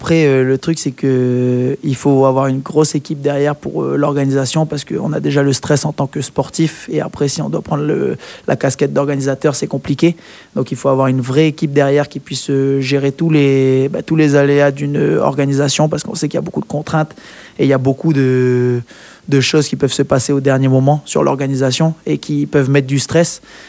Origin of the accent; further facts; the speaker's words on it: New Caledonia; On est de Calédonie, on n'a rien à envier aux autres.